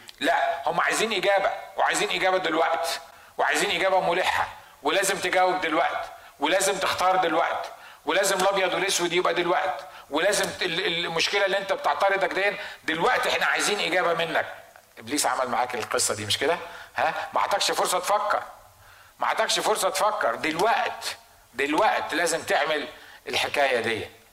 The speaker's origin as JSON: {"language": "Arabic", "country": "Egypt", "said": "عندنا في مصر"}